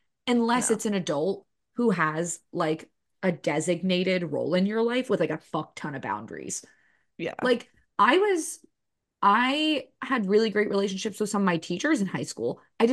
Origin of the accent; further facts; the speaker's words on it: New Jersey, United States; I'm from New Jersey.